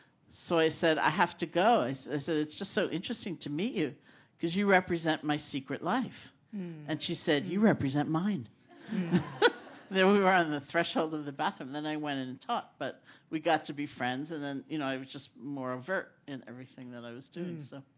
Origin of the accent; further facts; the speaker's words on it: New York City, New York, United States; I grew up in New York City. I went to public schools.